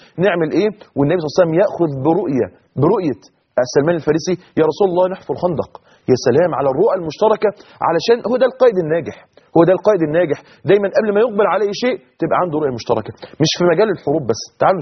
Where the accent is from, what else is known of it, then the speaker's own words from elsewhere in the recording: Egypt; انتوا عارفين مثل عندنا في مصر بيقول لك الجعان بيحلم بسوء العيش